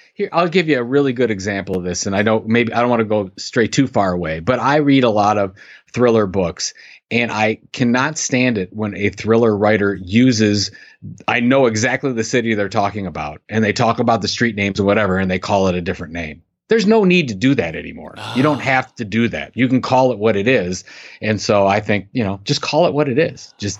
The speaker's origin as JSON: {"language": "English", "town": "Cleveland", "region": "Ohio", "country": "United States", "tie": "born or raised there", "said": "going through all the detail from my hometown. So basically, from a location standpoint, it starts in Cleveland, Ohio, and moves to Sandusky and then everywhere in between as they're going."}